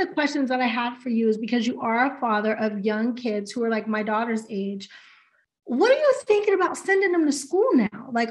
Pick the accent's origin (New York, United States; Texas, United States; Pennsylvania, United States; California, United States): Pennsylvania, United States; Pittsburgh; I'm from Pittsburgh.